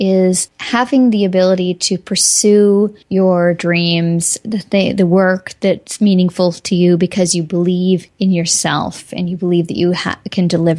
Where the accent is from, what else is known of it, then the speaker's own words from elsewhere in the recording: Alberta, Canada; also born or lived in West Coast; And I grew up partly on the West Coast and then partly also in rural Alberta.